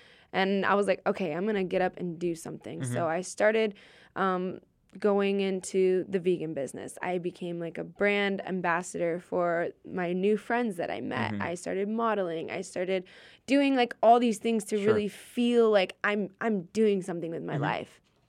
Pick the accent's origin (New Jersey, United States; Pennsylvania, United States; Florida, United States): Florida, United States; me, a privileged white girl who was born and raised in Florida, went to a Christian summer camp